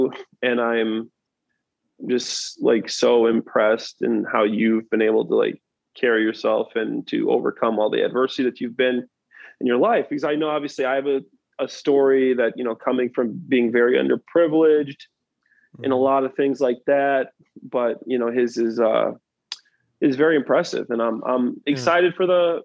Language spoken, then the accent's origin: English; East of England, United Kingdom; Man, I'm from Essex, and that's how we talk to each other.